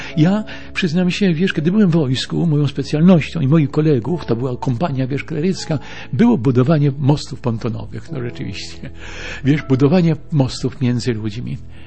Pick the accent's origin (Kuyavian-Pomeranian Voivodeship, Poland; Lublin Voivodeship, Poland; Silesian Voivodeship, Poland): Kuyavian-Pomeranian Voivodeship, Poland; Chełmno; Pochodzę z Chełmna